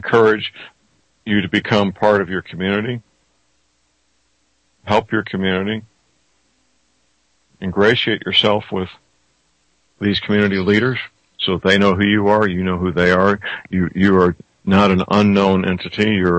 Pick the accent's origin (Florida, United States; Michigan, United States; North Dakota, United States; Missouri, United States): Missouri, United States; St. Louis; My hometown, St. Louis, is an example